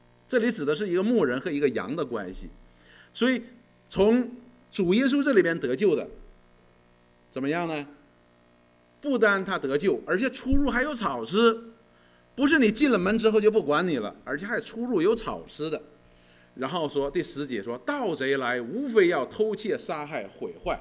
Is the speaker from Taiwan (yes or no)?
no; China; 所以我们中国人很看重新的，也很看重旧的